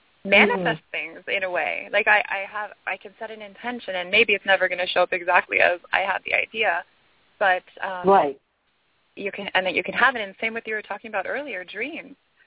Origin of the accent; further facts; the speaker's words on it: Marin County, California, United States; I grew up in Marin County in San Francisco.